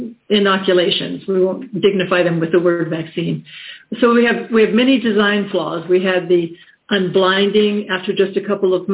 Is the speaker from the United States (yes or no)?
yes; United States; from the United States. I'm an attorney there.